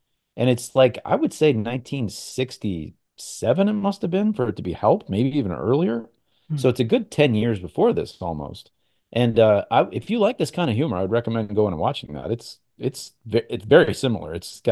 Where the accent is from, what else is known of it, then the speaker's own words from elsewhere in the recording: Virginia, United States; accent: neutral middle American; I think we grew up in the Northern Virginia area, Chris and I, and I think we do have what would be considered a neutral middle American accent